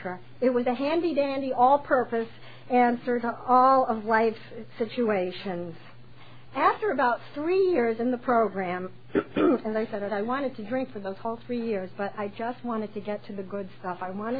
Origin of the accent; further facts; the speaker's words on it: New York, United States; I'm from New York, and if you don't know what Sing Sing is, it's this humongous prison on the Hudson